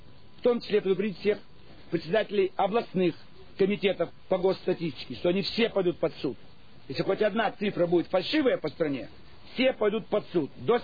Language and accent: Russian; Almaty, Kazakhstan; born there; Я в Алмате родился, он родился в Петербурге. Он русский, я русский.